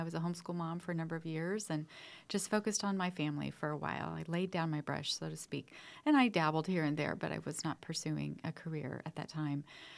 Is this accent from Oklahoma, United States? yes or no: no; Alton, Illinois, United States; And that was in the Midwest. I grew up in Alton, Illinois, across the river from St. Louis.